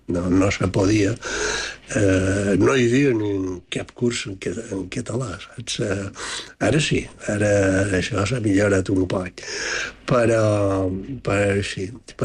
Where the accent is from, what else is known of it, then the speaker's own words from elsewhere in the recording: Palma, Balearic Islands, Spain; Vaig néixer a Mallorca. Vaig néixer... El primer puesto que vam viure era Capità Castell